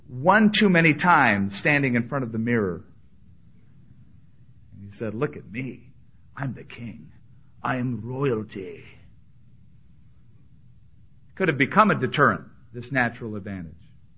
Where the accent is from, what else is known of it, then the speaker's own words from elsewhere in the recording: California, United States; But it just so happened that I came from Southern California.